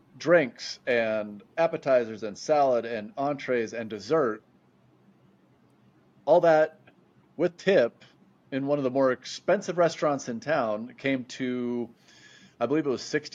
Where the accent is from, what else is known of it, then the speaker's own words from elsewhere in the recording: United States; you know, I'm American.